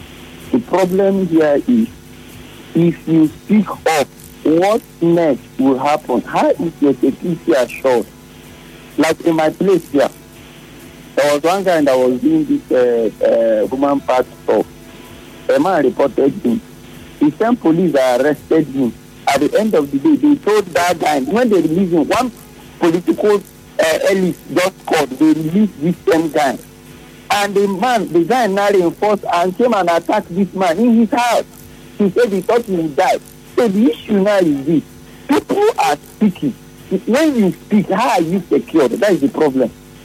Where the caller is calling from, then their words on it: Omama, Imo, Nigeria; I'm calling you from Omama.